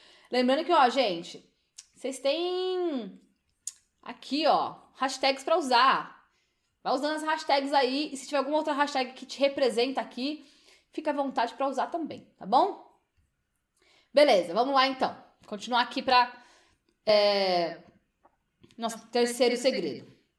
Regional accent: Osasco, São Paulo, Brazil; born there; eu não nasci na Inglaterra, eu nasci lá em Osasco, São Paulo, Brasil

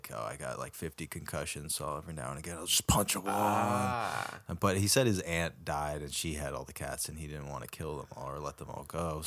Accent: Seattle, Washington, United States; I grew up in the West Coast a little bit, like 7 years in Seattle.

